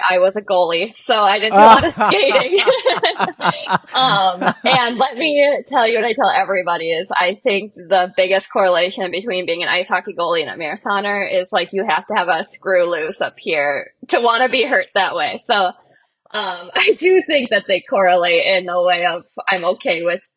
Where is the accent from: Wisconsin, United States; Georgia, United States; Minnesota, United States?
Minnesota, United States; St. Francis; I grew up in St. Francis, Minnesota, which is about an hour north of the cities. It's a small town of maybe 4,000 or 5,000 people.